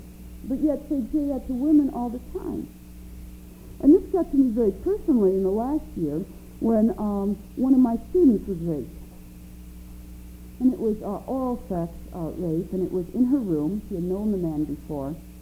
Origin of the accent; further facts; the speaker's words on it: Wilber, Nebraska, United States; As a girl growing up in Wilbur, Nebraska, in high school, there were good girls and bad girls.